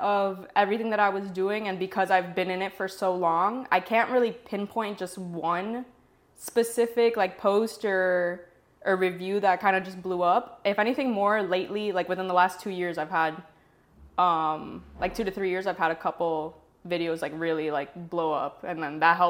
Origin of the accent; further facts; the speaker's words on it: Miami, Florida, United States; I was born in West Kendall and grew up there like my entire life, basically, until a few years ago when I moved kind of more, a little more east. But even then, like Miami purebred